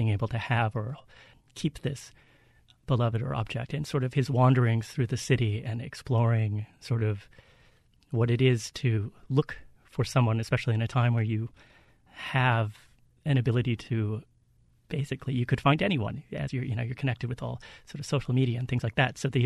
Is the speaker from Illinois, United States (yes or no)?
no; North Dakota, United States; also born or lived in Minnesota; now in New Orleans, United States; I'm originally from North Dakota, from a ranch in the plains. And then I lived in Minnesota.